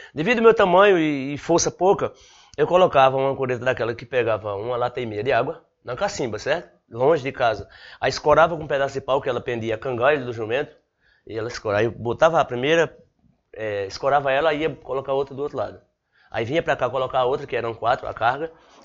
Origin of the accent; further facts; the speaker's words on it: Belo Jardim, Pernambuco, Brazil; Não, eu sou do município de Belo Jardim. Eu sou de um sítio.